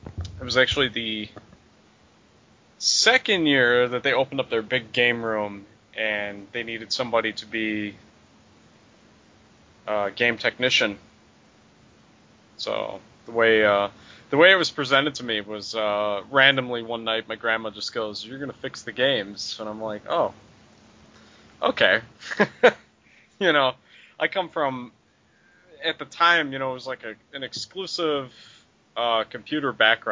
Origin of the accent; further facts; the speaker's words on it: Crete, Illinois, United States; I was born in the south suburbs. I am originally from Crete, Illinois, which is a south suburb. It's roughly 35 miles south of Chicago.